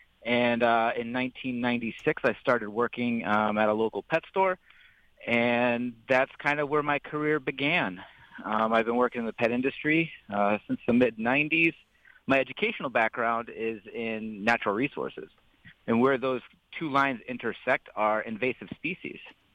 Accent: New York City, New York, United States; So I grew up actually in New York City, and I've always been interested in animals.

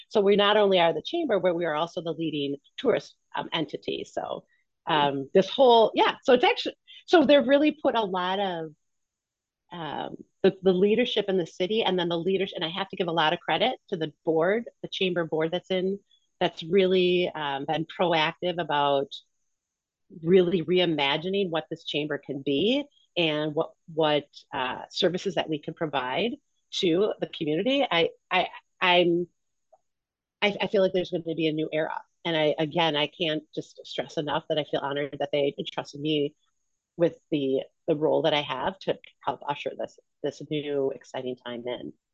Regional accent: Milwaukee, Wisconsin, United States; No, I'm from Milwaukee.

